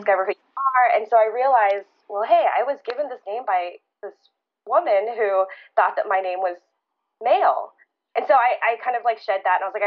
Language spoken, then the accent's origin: English; Houston, Texas, United States; first language Vietnamese; English is a second language; Yes, yeah, so my first language was Vietnamese, and I actually didn't learn, because my mom didn't speak it, but I didn't really learn English until I was in pre-K.